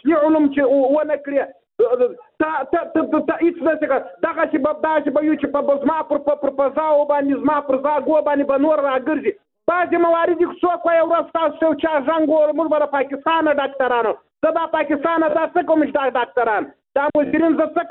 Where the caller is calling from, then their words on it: Helmand, Afghanistan; زه د هلمند میرزنګ وهلی دی